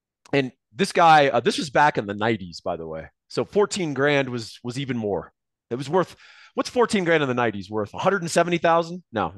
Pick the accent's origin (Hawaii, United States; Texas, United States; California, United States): Texas, United States; Austin; no, I grew up in Austin and, you know, suburbia.